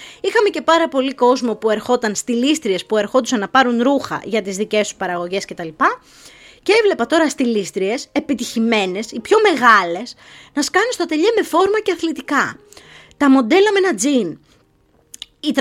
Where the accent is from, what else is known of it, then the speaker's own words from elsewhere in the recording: Loutsa, Attica, Greece; γιατί ήμουν ένα παιδί από τη Λούτσα